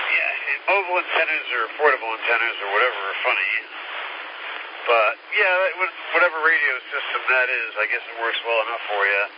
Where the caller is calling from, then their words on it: Malden, United States; I'm in Malden. Intersection of, what is it, Main Street and Butler Road.